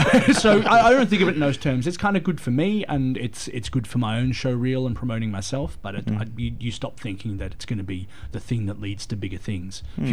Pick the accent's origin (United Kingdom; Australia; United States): Australia; at the end of the day, I'm still an Australian wrestler